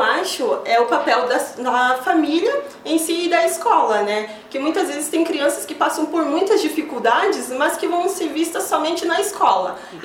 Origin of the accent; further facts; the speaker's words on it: Xanxerê, Santa Catarina, Brazil; Sim, eu sou aqui de Xanxerê